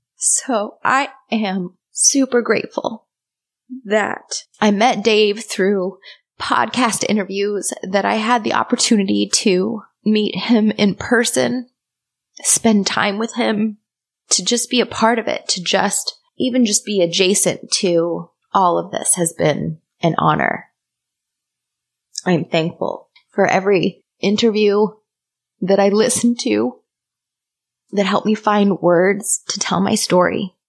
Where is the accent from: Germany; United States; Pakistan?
United States; St. Louis, Missouri; I am from St. Louis, Missouri.